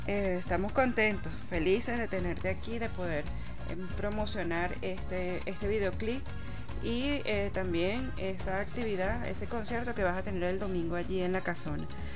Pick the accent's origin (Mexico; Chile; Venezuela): Venezuela; nos reconocen que somos venezolanos, no solamente por el tono de voz ni la manera de hablar, sino la manera de actuar